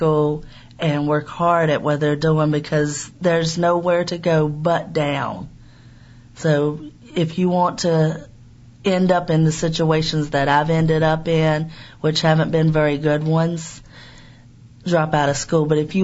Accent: South Carolina, United States; now in Charlottesville, United States; I'm actually from South Carolina.

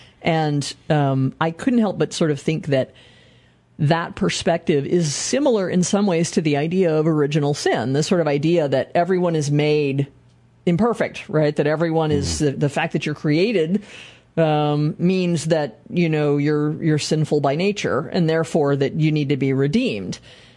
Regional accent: Bristol, Virginia, United States; And I grew up in Bristol, or part of my childhood in Bristol.

